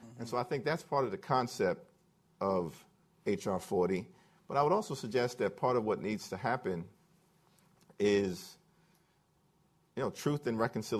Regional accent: New York, United States; I thought Chuck Schumer, my home state lead senator

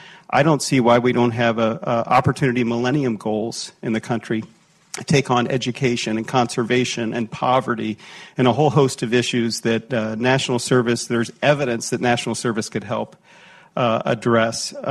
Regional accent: Cincinnati, Ohio, United States; I grew up on Drake Road in Cincinnati, Ohio

